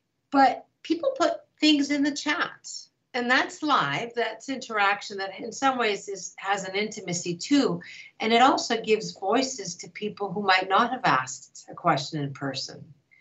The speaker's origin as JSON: {"language": "English", "country": "Greece", "tie": "born or raised there", "said": "As you know, I grew up in Greece"}